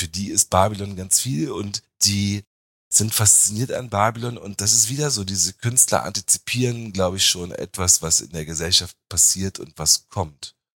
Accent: Berlin, Germany; Ich bin ja Berliner und auch Berlin-Historiker

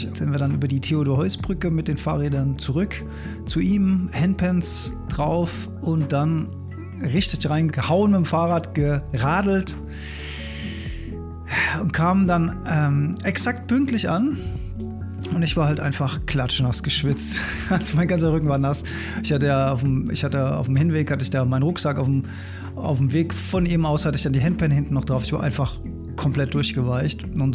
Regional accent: Mainz, Rhineland-Palatinate, Germany; auf die andere Rheinseite, auf die Ebschseite, wie man als Mainzer sagt

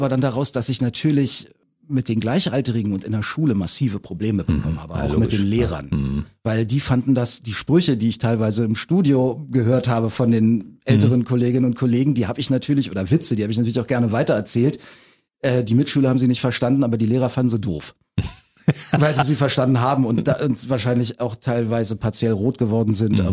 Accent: Berlin, Germany; born or raised there

